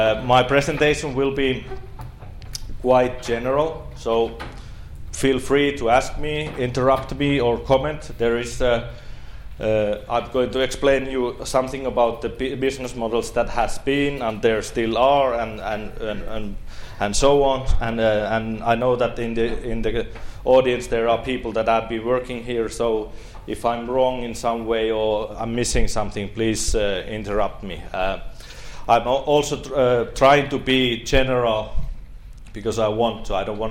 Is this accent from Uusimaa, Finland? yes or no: no; Lapland, Finland; English is a second language; I'm originally from Lapland, and I studied in Coventry University business and marketing.